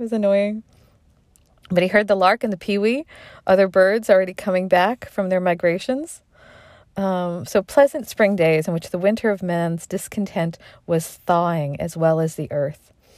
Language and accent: English; Waltham, Massachusetts, United States; So I've been born and raised in Waltham.